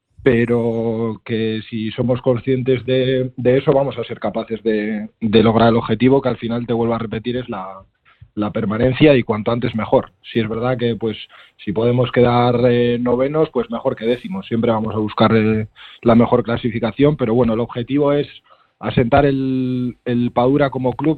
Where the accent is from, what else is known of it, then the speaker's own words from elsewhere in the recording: Arrigorriaga, Basque Country, Spain; yo soy de Arrigorriaga de toda la vida